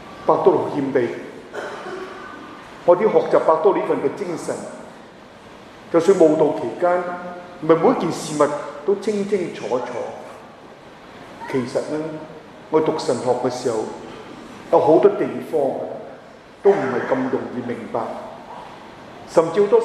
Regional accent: China; 當然呢，我們中國人有傳統

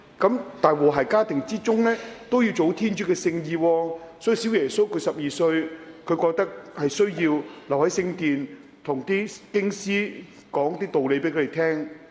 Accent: Hong Kong; born there; 冇錯啦，咁我喺香港出世啊嘛，咁啊日本仔唔係日本人啦、啊，佔領咗香港，咁於是乎咧，我冇機會去讀書

